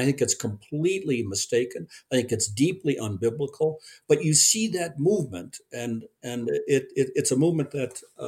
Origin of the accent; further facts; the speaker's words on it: Park Ridge, Illinois, United States; I was raised in the Chicago suburbs, Park Ridge. High school I went to had 4,000 students.